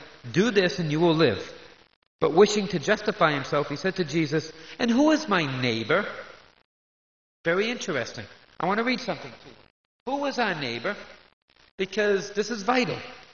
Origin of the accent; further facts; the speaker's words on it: Boston, Massachusetts, United States; now in New York City, United States; And being a Bostonian, the last place I wanted to be was in New York City.